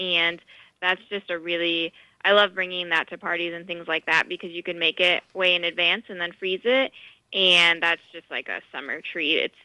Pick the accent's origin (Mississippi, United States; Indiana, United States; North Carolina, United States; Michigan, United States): Indiana, United States; since I grew up in Indiana, which is very landlocked, we didn't have really access to fresh fish or fresh seafood in general